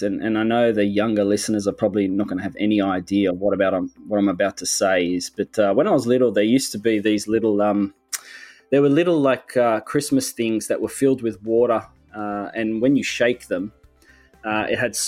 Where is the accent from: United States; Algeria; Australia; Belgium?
Australia; Sydney, New South Wales; So I was born and raised here in Sydney.